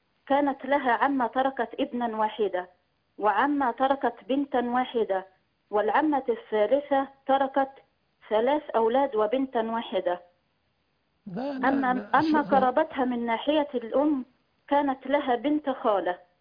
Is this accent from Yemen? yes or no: no; Egypt; أنا من مصر